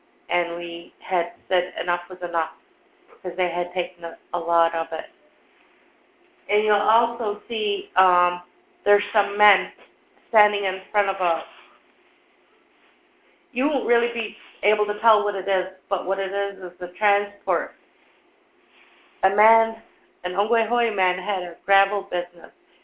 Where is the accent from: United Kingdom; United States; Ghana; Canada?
Canada; Ontario; I'm …. I'm Mohawk from the Six Nations in Ontario, Canada.